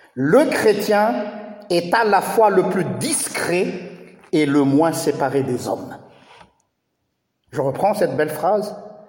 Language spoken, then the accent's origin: French; Madagascar; now in Belgium; Moi, j'ai une double nationalité, en même temps malgache et belge. Donc, je vis les deux en même temps. Je suis toujours connecté avec mon pays natal. J'essaie de suivre toujours mon régime alimentaire, même si je suis à 12 000 km de mon pays.